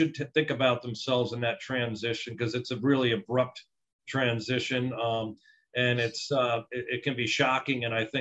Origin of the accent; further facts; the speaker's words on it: New Jersey, United States; I'm from New Jersey, man. I'm not Gentleman John the farmer, so I'm gonna need some help.